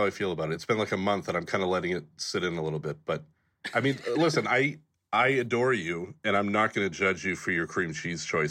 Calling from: Nashville, Tennessee, United States; I am in beautiful Nashville, Tennessee.

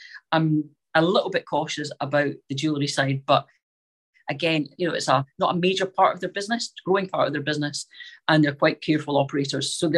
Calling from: Scotland, United Kingdom; And I'm speaking from Scotland, and they're pretty much on every high street in Scotland

